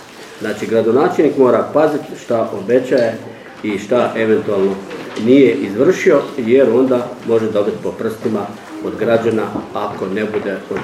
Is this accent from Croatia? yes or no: yes; Croatia; gdje se mi moramo kao Hrvati i kao država Hrvatska boriti u EU da imamo svoj vlastiti identitet